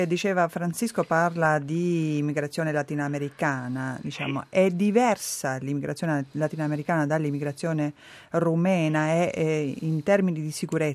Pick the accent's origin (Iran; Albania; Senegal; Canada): Albania; Praticamente io sono albanese